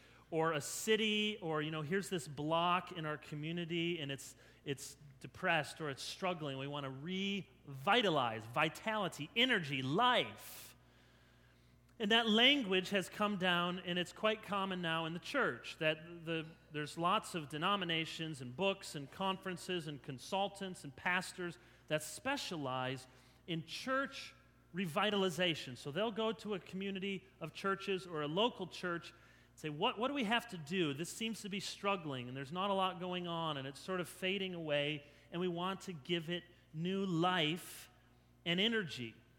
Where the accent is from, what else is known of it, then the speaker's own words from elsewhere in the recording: Chicago, Illinois, United States; born there; as I was born in Chicago, I've been my whole life a White Sox fan